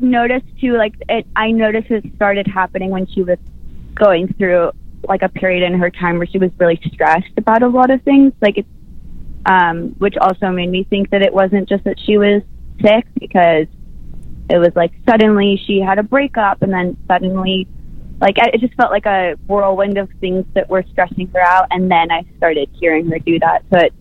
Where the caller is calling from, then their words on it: New York, United States; I'm in New York right now.